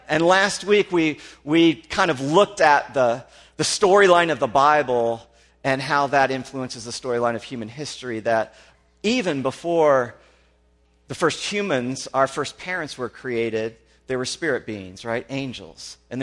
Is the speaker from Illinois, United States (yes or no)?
yes; Illinois, United States; And so I'm from Southern Illinois, so I might as well be from Kentucky, okay? And so we say y'all, and we say all y'all